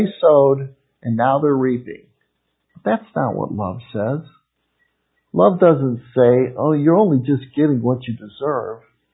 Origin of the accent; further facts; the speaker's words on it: Cleveland, Ohio, United States; I'm from Cleveland, you know.